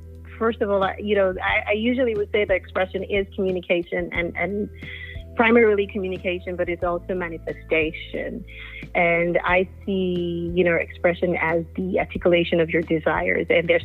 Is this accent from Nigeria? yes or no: yes; Nigeria; I'm a Nigerian actress